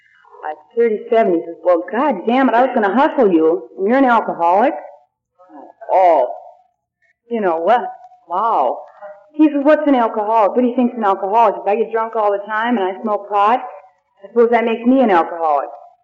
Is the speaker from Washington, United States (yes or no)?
yes; Kent, Washington, United States; Where are you from, you know? And I said, Kent, Washington.